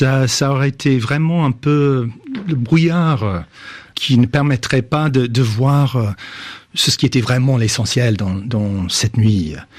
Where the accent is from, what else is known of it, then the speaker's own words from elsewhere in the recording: United States; French is a second language; Comme tout le monde, chez moi aux États-Unis et j'imagine ici en France.